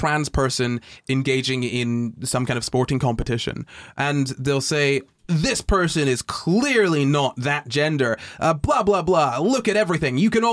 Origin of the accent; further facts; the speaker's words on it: Scotland, United Kingdom; I'm Scottish.